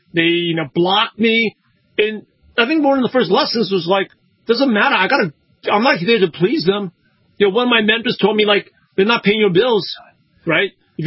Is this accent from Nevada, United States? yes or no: no; Brooklyn, New York, United States; I'm from Brooklyn, New York. I guess people who are from the Northeast are more skeptical, and I just want the real truth.